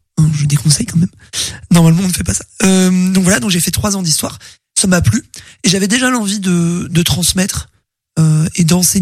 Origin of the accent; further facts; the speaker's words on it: Le Lion-d'Angers, Pays de la Loire, France; J'ai grandi au Lyon d'Angers.